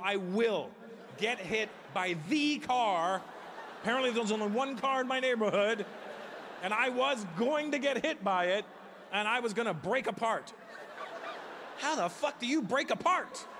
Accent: Brampton, Ontario, Canada; I grew up just outside of Toronto, a small town called Brampton, and B-Town represent. I grew up in these townhouses, and all the driveways were attached in the townhouses.

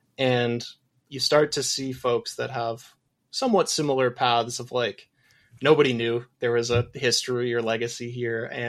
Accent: Menasha, Wisconsin, United States; It's a city called Menasha.

